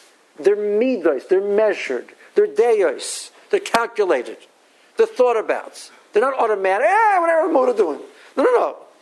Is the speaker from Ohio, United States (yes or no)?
yes; Cleveland, Ohio, United States; I'm from Cleveland, so he's a Clevelander.